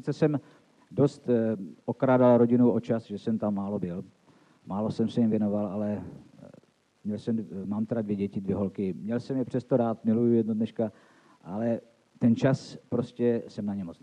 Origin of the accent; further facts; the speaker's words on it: Zlín, Zlín Region, Czechia; tak u nás ve Zlíně byl ten obrovský závod